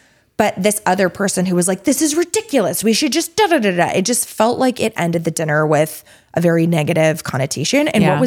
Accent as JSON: {"language": "English", "region": "Florida", "country": "United States", "tie": "born or raised there", "said": "where I grew up in Florida, a beer, a cocktail, a martini, was if you're going to imbibe."}